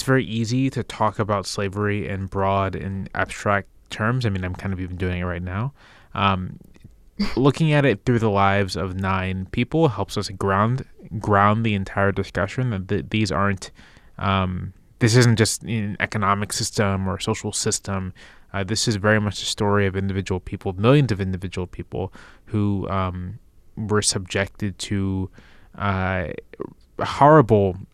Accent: Virginia, United States; I grew up in Virginia.

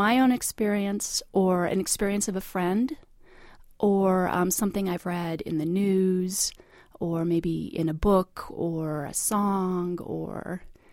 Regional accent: United States; I'm very proud of being an American.

